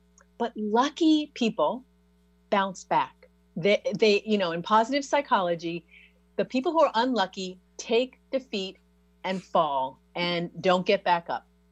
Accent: New York, United States; I'm from New York too.

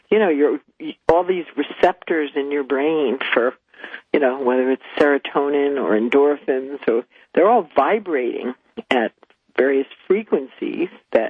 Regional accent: Long Island, New York, United States; Because where I grew up on Long Island, New York, you could never try too hard.

